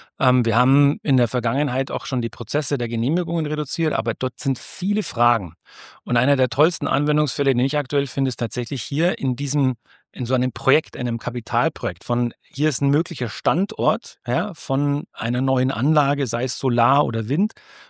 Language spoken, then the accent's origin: German; Munich, Bavaria, Germany; ich komme aus München